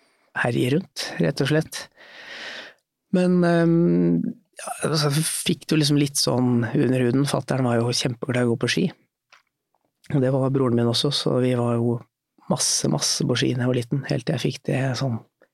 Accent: Oslo, Norway; jeg vokste opp rett i Markagrensa oppe ved Sognsvann, Nordberg

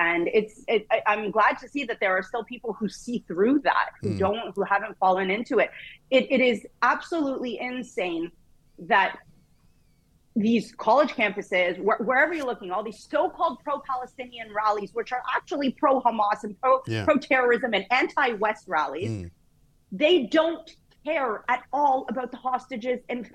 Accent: Canada; I grew up in Canada.

